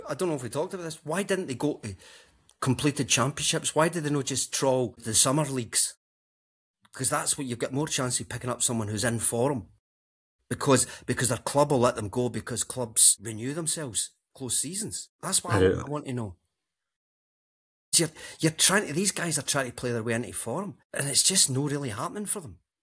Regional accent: Scotland, United Kingdom; I know we're Scottish people or whatever, but even over here, we're not saying schedule anymore.

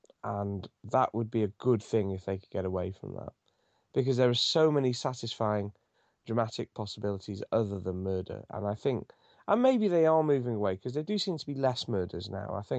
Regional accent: Llandudno, Wales, United Kingdom; I am as well. I'm from Llandudno, a little town. And I can think of two people who were murdered while I was living there.

